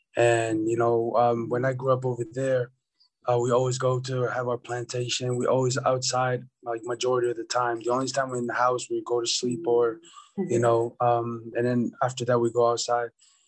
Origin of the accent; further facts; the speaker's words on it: Tonga; when I grew up over in Tonga